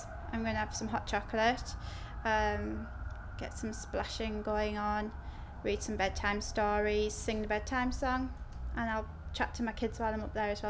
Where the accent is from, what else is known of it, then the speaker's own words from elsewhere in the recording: Middlesbrough, North East England, United Kingdom; I'm 32 and I'm from Middlesbrough.